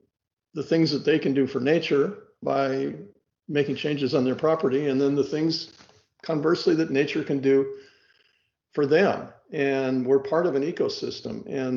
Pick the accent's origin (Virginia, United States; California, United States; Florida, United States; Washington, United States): California, United States; San Francisco; I think my story with regard to horticulture starts in my childhood when I grew up in San Francisco, and I was living mostly virtually across the street from Golden Gate Park